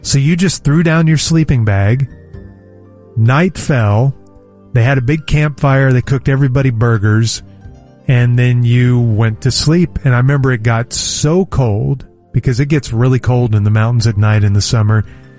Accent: Oklahoma City, Oklahoma, United States; growing up in Oklahoma City, we would come down to Dallas, to Lancaster, and stay with our relatives for a couple weeks.

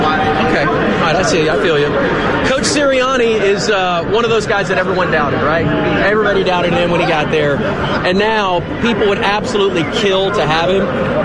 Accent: Dallas, Texas, United States; I'm from Dallas.

